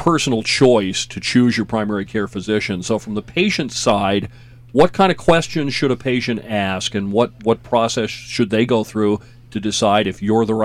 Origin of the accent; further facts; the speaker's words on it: New Hampshire, United States; Yeah. I'm from New Hampshire, so.